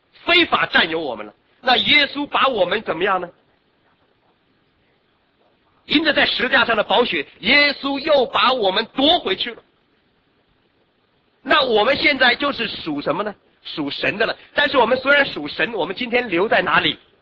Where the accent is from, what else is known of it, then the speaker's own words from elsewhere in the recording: China; 尤其我们中国人一讲到鬼，你想到什么？牛头马面啊，青面獠牙